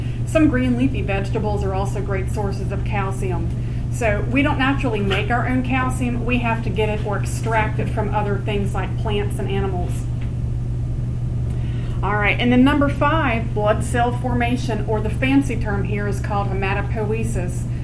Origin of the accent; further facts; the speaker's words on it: North Carolina, United States; I'm from North Carolina, so I'm a Tar Heel.